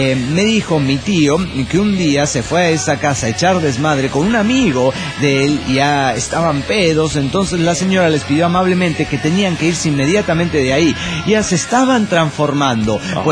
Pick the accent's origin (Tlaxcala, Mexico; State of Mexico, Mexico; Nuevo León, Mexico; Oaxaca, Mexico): Nuevo León, Mexico; Monterrey; born there; now in Guadalupe, Mexico; no vivo en Monterrey, como he creído toda mi larga vida. De ver en Google Maps hace unos días, resulta que vivo en Guadalupe, pero nací en Monterrey.